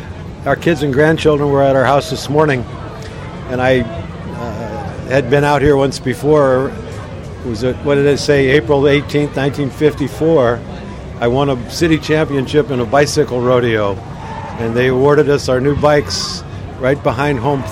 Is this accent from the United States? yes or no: yes; Omaha, Nebraska, United States; I'm from Omaha.